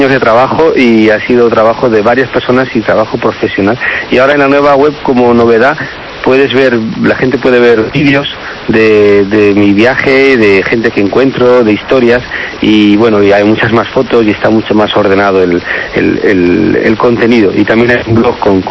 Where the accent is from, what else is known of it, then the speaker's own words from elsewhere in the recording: Asturias, Spain; he encontrado muchas semejanzas con mi tierra, con Asturias.